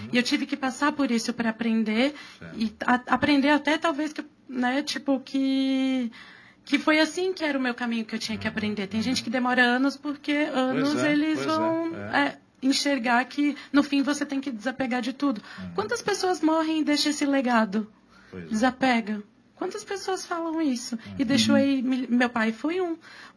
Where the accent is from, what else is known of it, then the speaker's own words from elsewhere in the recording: Brasília, Federal District, Brazil; born there; also born or lived in Timbó / Blumenau; now in Itapema, Brazil; Eu sou natural de Brasília.